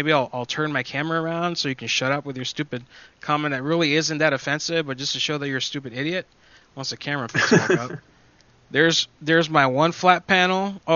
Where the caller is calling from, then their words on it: New York, United States; I'm calling from New York.